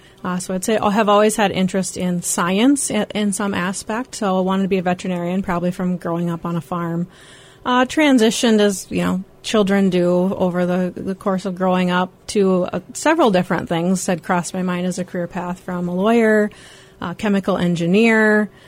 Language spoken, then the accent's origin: English; Hazel, South Dakota, United States; Originally, I grew up in eastern South Dakota on a cattle and hog and crop farm near Hazel, which is about 100 people, so not very many people have heard of it.